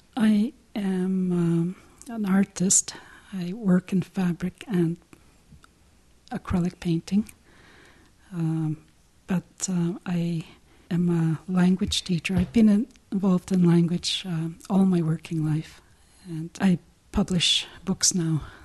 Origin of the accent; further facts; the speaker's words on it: Lac Seul, Ontario, Canada; now in Winnipeg, Canada; I am from a place called Lac Seul, Ontario, in Canada. I live in Winnipeg, even though I'm from Lac Seul, Ontario. I've lived in Winnipeg for almost 30 years now.